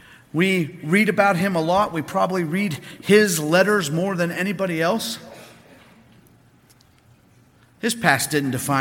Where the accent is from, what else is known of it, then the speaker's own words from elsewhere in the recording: Mount Dora, Florida, United States; if I was to go back to my what I consider my hometown in Mount Dora, Florida